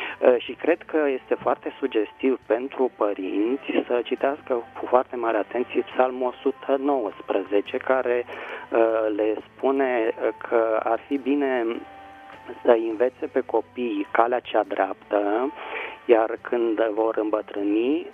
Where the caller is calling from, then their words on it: Bucharest, Romania; din București.